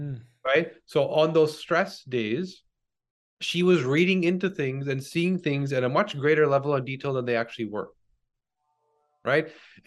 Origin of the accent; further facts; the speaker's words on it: Canada; I'm Canadian, so I'm not quite sure.